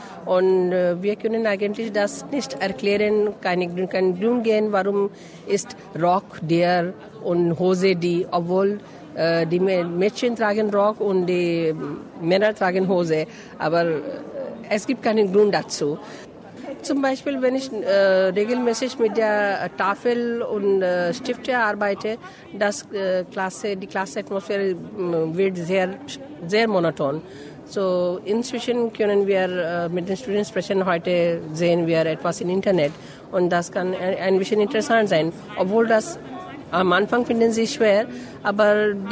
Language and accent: German; India; German is a second language; Ich komme aus Indien.